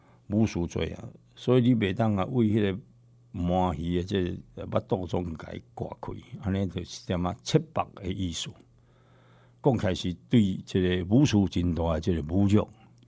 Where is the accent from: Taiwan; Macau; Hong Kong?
Taiwan; 只要是我们台湾人的，慢慢变成是一个台湾人的，这种共同的食物啊